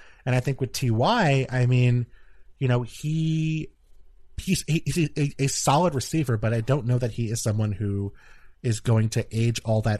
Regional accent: New York City, New York, United States; I grew up in Queens, New York City.

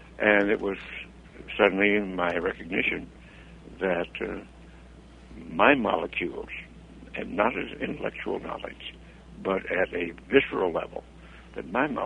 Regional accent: Roswell, New Mexico, United States; I grew up in Roswell, New Mexico

